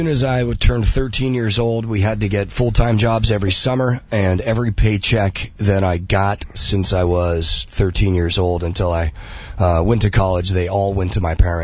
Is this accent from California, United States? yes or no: yes; California, United States; born there; I was born in the Bay Area.